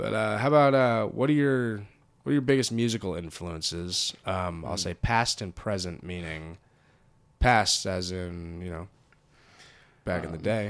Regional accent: California, United States; I grew up in California, so it's a little, it's kind of, I mean, you know, you're in Berkeley, it's there, yeah.

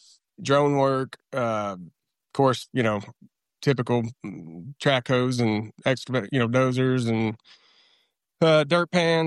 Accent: Searcy, Arkansas, United States; I'm from Central Arkansas. You know, eastern Central Arkansas, Searcy.

